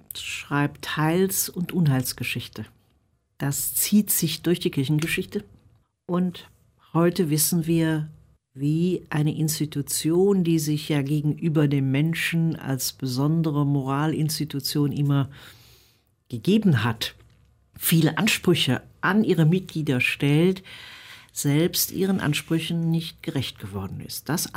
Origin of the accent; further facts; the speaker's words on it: North Rhine-Westphalia, Germany; wie ich als Rheinländerin in den 50er oder 60er Jahren hier im Großraum Neuss, Köln und so.